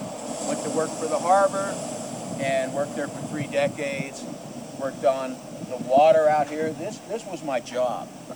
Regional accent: La Selva Beach, California, United States; I was born and raised here in town. Grew up down in La Selva Beach, along the beaches there.

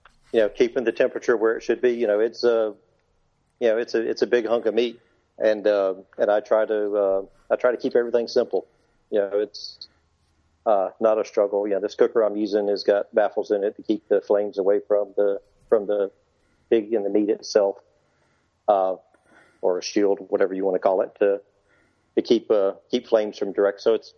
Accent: Goldsboro, North Carolina, United States; Scott's barbecue sauce from made in Goldsboro, North Carolina, which was my hometown.

